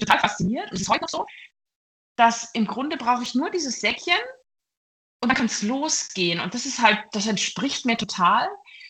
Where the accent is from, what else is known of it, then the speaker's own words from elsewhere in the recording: East Germany, Germany; Und ich bin ja ein Kind, das kein Lego hatte. Durch meine Kindheit in der DDR.